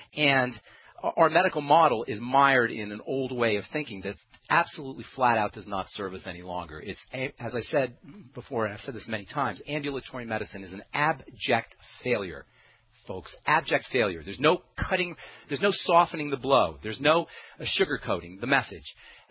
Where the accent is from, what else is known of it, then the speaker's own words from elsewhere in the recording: New Jersey, United States; I only tell that to good friends, by the way, that I'm from Jersey. people make assumptions about us Jerseyites.